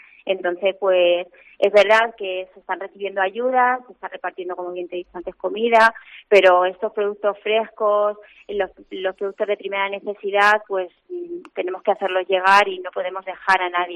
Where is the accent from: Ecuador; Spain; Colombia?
Spain; Malagón, Castilla-La Mancha; estoy muy orgullosa de mi pueblo y muy contenta con la gente de Malagón.